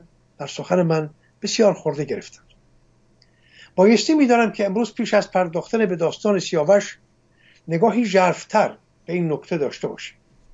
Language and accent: Persian; Iran; ما ایرانی هستیم. ما گرانبهاترین گنجینه‌های فرهنگ جهان را در گنجینه خود داریم